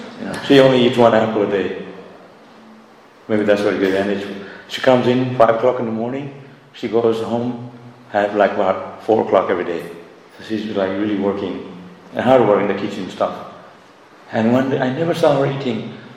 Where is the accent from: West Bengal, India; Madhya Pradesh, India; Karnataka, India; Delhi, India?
West Bengal, India; Shantipur; born there; English is a second language; So I was born in Shantipur. You don't know where I was born, Shantipur.